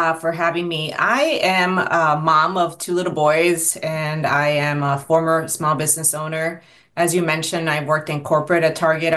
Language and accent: English; Puerto Rico; moved away as an adult; now in Minnesota, United States; When I moved here 24 years ago from Puerto Rico, I started to find out where am I going to be for the next few years to attend the university and get my graduate degree.